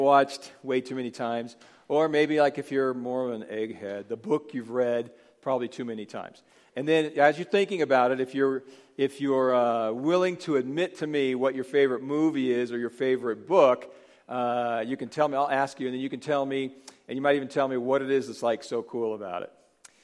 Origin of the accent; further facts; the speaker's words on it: Reno, Nevada, United States; I was raised in Reno.